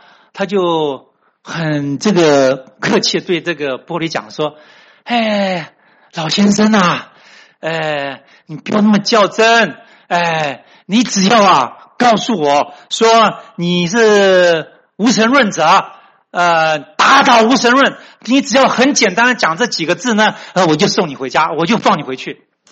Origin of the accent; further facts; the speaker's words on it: Taiwan; 我从台湾来的